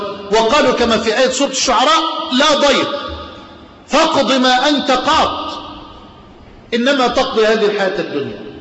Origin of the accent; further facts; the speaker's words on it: Egypt; يعني بلهجتنا في مصر أعلى مفخلك اركبه